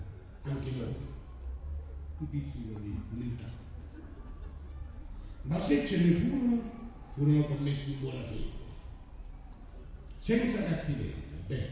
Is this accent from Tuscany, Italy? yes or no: yes; Florence, Tuscany, Italy; born there; io credo che in un comizio non ho mai detto che sono nato a Firenze.